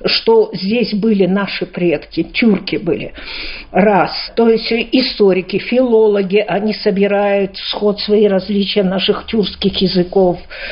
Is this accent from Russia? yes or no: no; Kazakhstan; Вы кыргыз, я казашка. Да? Это наша прародина.